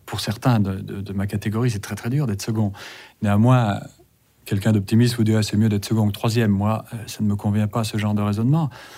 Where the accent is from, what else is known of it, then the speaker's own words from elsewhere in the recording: Val d'Isère, Auvergne-Rhône-Alpes, France; Certes, je suis parti de Val d'Isère, donc ça n'est pas tout à fait zéro, c'est Val d'Isère, c'est fantastique.